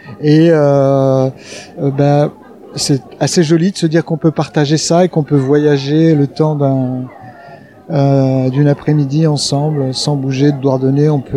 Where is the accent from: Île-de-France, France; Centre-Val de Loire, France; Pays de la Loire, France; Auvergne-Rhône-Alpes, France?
Pays de la Loire, France; Nantes; Je viens de Nantes. J'ai habité à Nantes pendant 32 ans